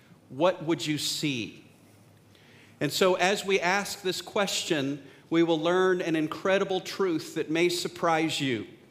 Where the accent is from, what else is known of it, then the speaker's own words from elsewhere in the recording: Texas, United States; I'm from Texas. Now, this is cold.